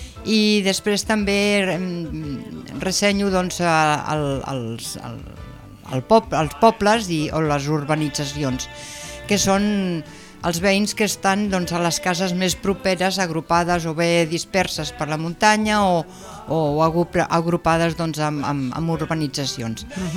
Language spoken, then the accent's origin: Catalan; Parets del Vallès, Catalonia, Spain; sóc de l'Eixample de Parets.